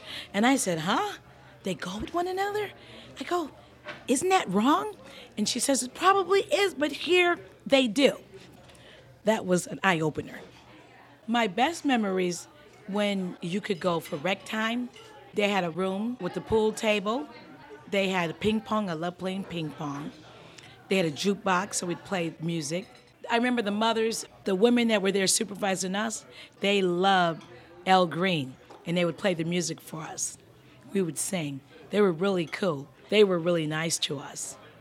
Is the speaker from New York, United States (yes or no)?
yes; Rochester, New York, United States; I grew up in Rochester, New York.